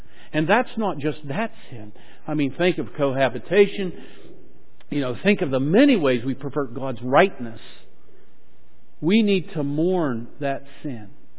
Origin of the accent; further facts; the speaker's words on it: Slippery Rock, Pennsylvania, United States; I grew up in Slippery Rock. Our family lived on Keister Road, one edge of the Slippery Rock University campus